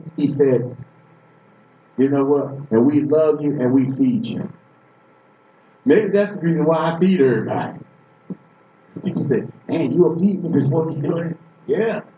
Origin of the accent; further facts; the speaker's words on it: Boston, Massachusetts, United States; moved away; I came from Boston to here, and I just didn't want to just go to jail